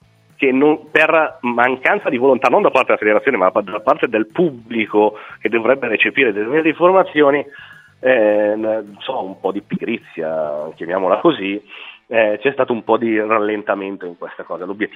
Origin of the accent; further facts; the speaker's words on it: Crema, Lombardy, Italy; io sono di Crema nella zona